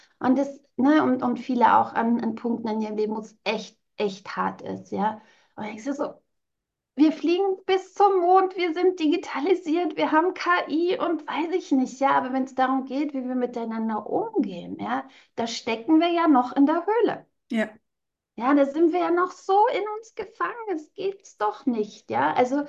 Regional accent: East Germany, Germany; ich bin in der DDR geboren und aufgewachsen, ja.

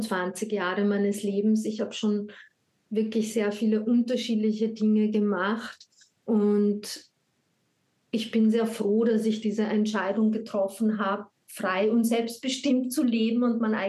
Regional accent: Vienna, Austria; also born or lived in Mexico; in einem Monat werde ich 45. Das heißt, da liegt schon ein bisschen ein Weg hinter mir. Ich bin in Wien geboren und habe dann hier bin ich aufgewachsen

